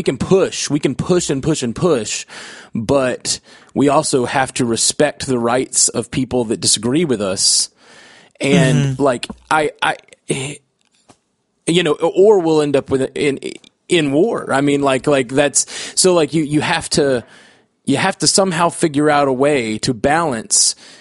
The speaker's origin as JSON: {"language": "English", "region": "Alabama", "country": "United States", "said": "Maybe it's from where, maybe it's because I am from Alabama."}